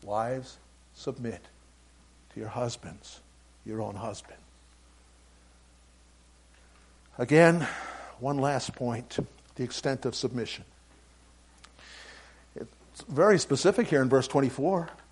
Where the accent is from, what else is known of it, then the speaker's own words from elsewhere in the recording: New York City, New York, United States; I'm from New York City.